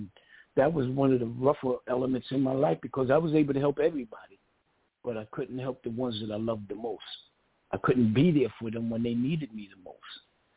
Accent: Brooklyn, New York, United States; So looking out my window, I was born in Fort Greene Projects, Brooklyn, New York. I didn't see doctors and lawyers.

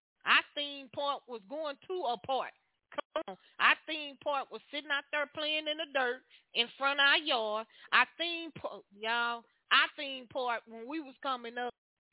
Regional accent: Louisiana, United States; I grew up in Louisiana

